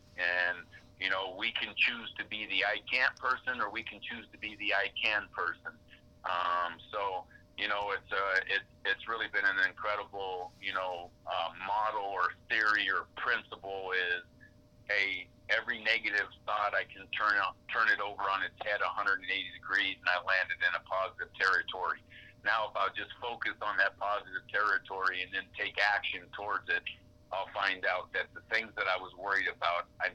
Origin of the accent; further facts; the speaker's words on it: New York, United States; growing up in New York with my father as the Yankee and him bringing all the baseball cards home all the time